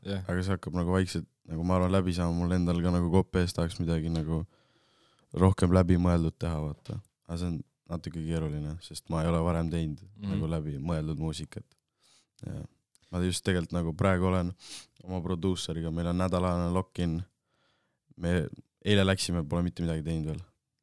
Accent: Saue, Harju County, Estonia; seda kuulesid ainult nagu Saue rahvas, mu kodulinna rahvas

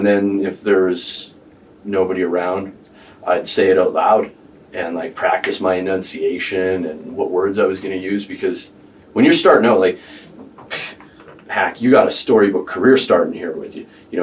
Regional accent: Canada; I'm Canadian. Fuck that shit, man.

